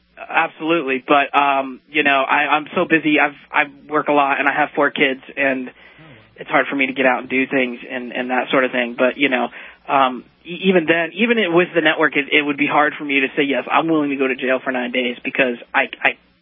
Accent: California, United States; I've only been here 6 months, and I came from California

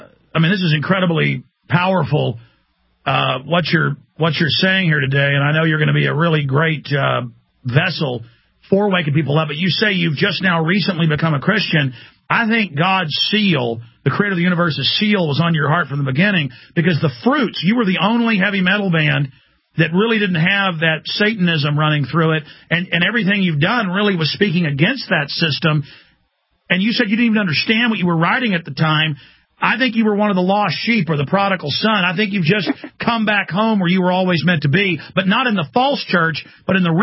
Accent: Dallas, Texas, United States; I grew up in Dallas and saw a lot of occult stuff, and it was like an occult empire.

